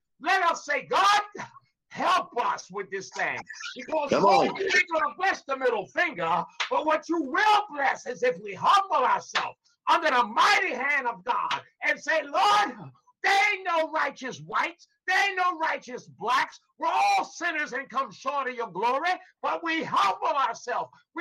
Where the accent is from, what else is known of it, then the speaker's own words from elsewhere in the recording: United States; born there; I was born in America.